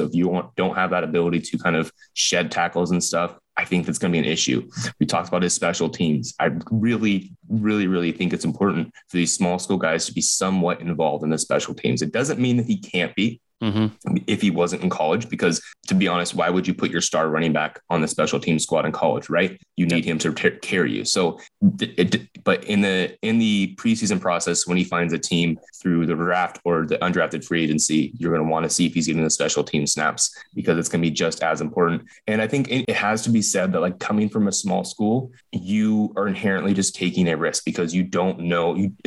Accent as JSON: {"language": "English", "town": "Seattle", "region": "Washington", "country": "United States", "said": "I'm from Seattle."}